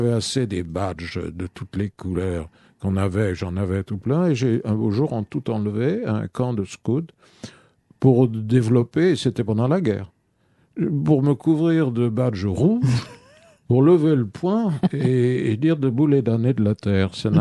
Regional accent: Paris, Île-de-France, France; born there; Je suis né à Paris, de parents nés à Paris, de grands-parents qui pour la moitié étaient nés à Paris. Et qui avaient des attaches. D'un côté de ma mère, c'était la Bretagne, de l'autre côté de mon père, c'était les Vosges. Mais j'étais l'enfant de deux Parisiens vraiment viscéraux

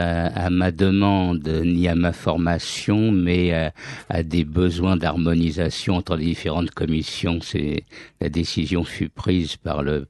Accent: Paris, Île-de-France, France; je suis né à Montmartre. Et j'ai pas mal de souvenirs de cette petite enfance, en particulier de l'école maternelle, car après mes parents ont habité dans le 10e arrondissement

